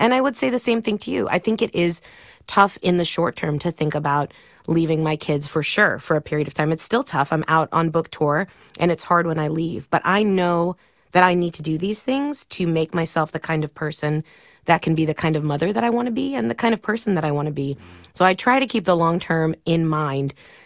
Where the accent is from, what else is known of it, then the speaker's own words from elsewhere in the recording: Miami, Florida, United States; You know, I grew up with a very modest background. I grew up in Miami. My dad was a Cuban immigrant